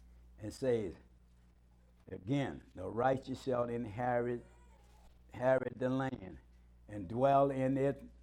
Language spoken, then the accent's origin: English; the South, United States; accent: southern; That's my southern accent.